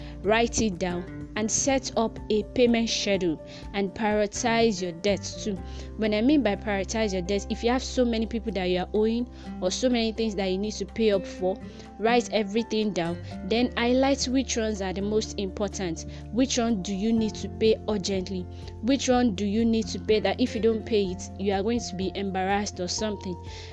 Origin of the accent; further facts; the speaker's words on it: Nigeria; because I'm a Nigerian, I'm an African